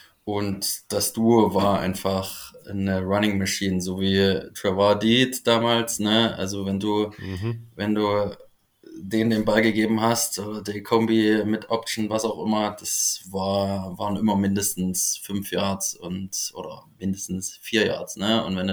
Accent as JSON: {"language": "German", "town": "Leipzig", "region": "Saxony", "country": "Germany", "said": "ich komme aus Leipzig."}